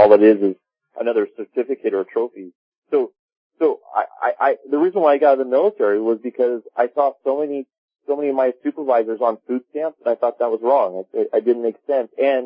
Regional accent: Laguna Beach, California, United States; I grew up in Laguna Beach, California. It's a very liberal city.

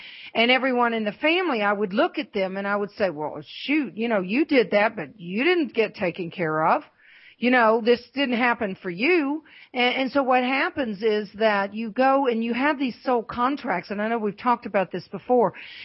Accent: the South, United States; I was raised in the South and Mississippi, Georgia, all that area.

